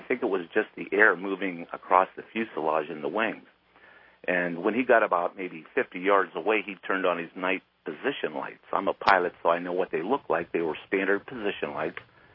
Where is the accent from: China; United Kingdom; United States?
United States; Ohio; from Ohio, by the way.